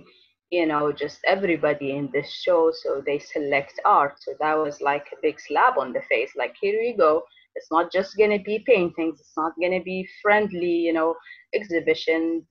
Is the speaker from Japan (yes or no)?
no; United Arab Emirates; accent: Emirati; And I was surprised that you speak Arabic and you have like the Emirati accent. I said, yeah, I'm from the Emirates.